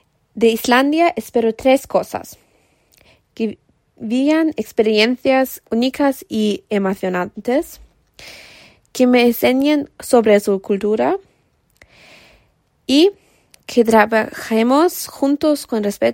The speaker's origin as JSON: {"language": "Spanish", "region": "Vienna", "country": "Austria", "second_language": "Spanish", "said": "tengo 17 años. Soy de Viena, que es la capital de Austria."}